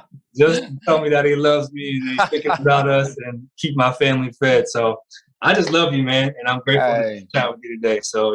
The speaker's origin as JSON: {"language": "English", "town": "Bridgeport", "region": "Connecticut", "country": "United States", "tie": "born or raised there", "lives_now": "Omaha, United States", "said": "I'm from the East Coast originally. And so I was actually born in Connecticut and, you know, and born in Bridgeport, Connecticut, and beautiful upbringing"}